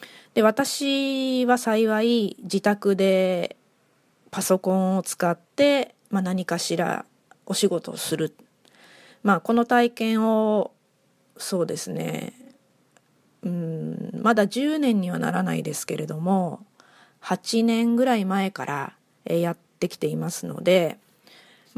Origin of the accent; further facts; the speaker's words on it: Kawasaki, Kanagawa, Japan; ずっとですね、もう生まれも育ちも川崎で、気づくと、地元の方に戻ってきているという感じでして、現在も、川崎市、北部の方にですね、住んでおります。